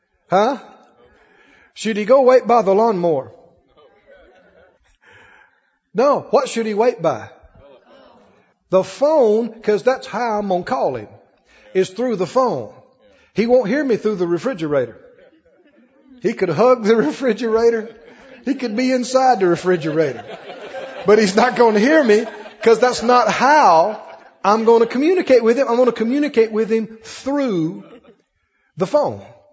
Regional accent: Mississippi, United States; I'm from Mississippi, okay?

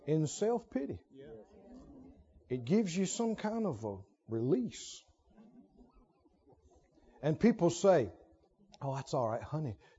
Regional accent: Mississippi, United States; I come from Mississippi. I think I got some of this in me.

